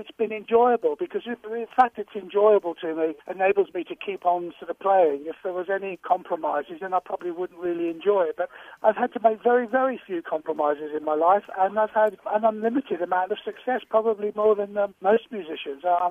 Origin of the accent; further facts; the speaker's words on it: Birmingham, West Midlands, United Kingdom; I had a local teacher in Birmingham, my hometown